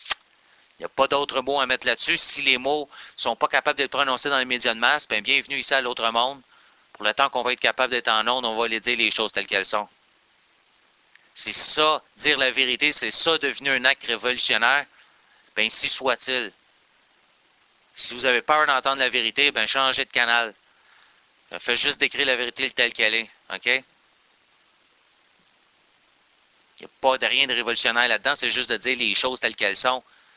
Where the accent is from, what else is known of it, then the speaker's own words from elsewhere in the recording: Quebec, Canada; si on se respecte en tant que Québécois et Canadiens